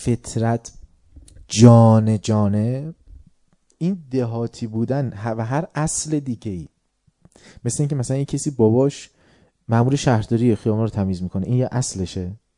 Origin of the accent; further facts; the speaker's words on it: Tehran, Tehran Province, Iran; ما میدونم ما هم تهرانیم، این که میرین دهاتتون اصلا بهشون برمو چه اشکال داره؟